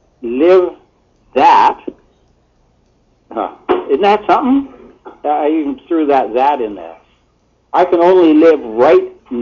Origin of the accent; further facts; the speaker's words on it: Brandon, Manitoba, Canada; born there; I was born in Brandon, Manitoba, and I grew up in a Ukrainian church.